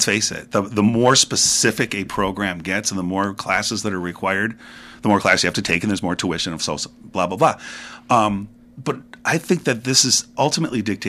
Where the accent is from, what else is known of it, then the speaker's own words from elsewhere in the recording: Livonia, Michigan, United States; And I grew up in Livonia where grass was aplenty, you know, so whatever.